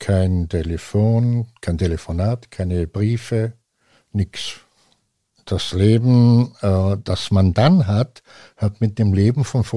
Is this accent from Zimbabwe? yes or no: no; Austria; Das einzige Land, gegen das ich nie gekämpft hätte, wäre meine Heimat gewesen, also Österreich.